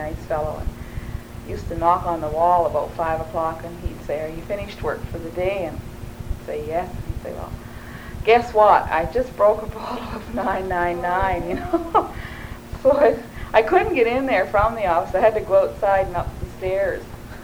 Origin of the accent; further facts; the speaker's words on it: Dawson, Yukon, Canada; And it was just treated like visiting royalty because I was from Dawson.